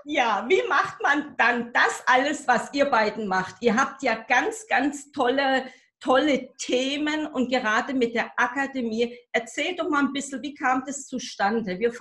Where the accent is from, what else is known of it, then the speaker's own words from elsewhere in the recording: South Germany, Germany; wir gehen nämlich nach Süddeutschland in meine alte Heimat